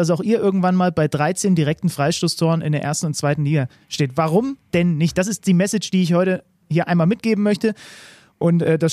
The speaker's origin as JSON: {"language": "German", "region": "Saxony", "country": "Germany", "said": "Ich komme ja aus der Nähe von Zwickau."}